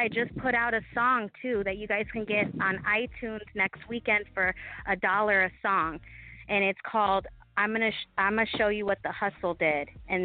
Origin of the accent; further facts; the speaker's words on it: California, United States; moved away as an adult; also born or lived in Michigan; I grew up in California, and when I turned 18, I went to Michigan and lived there for 9 years